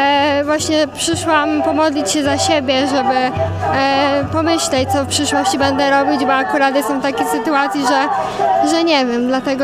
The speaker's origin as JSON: {"language": "Polish", "town": "Ostrzeszów", "region": "Greater Poland Voivodeship", "country": "Poland", "said": "Nie, jestem z Ostrzeszowa."}